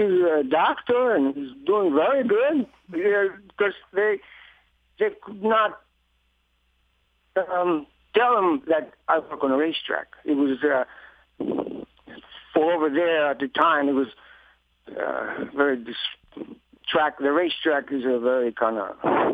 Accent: Greece; now in United States; Very different than here. Very strict life. Very strict parents.

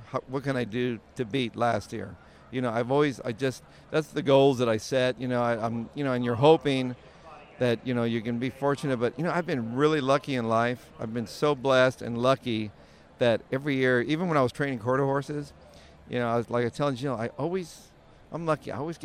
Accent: Nogales, Arizona, United States; growing up in Nogales on the border there

